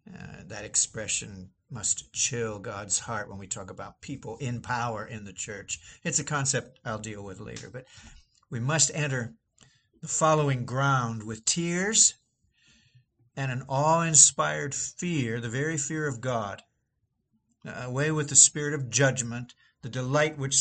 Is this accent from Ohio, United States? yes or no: yes; Columbus, Ohio, United States; Now, as a boy growing up in Columbus, Ohio, I had several heroes.